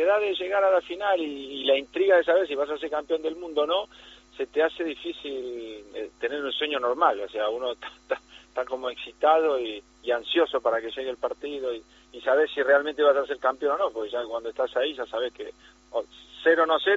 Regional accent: Argentina; Bueno, sí, como argentino me gusta ganar

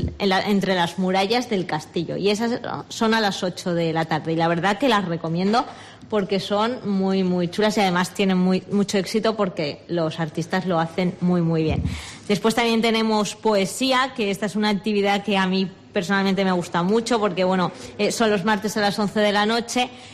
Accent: Oropesa, Spain; es que yo soy de Oropesa y no conozco la historia de mi municipio

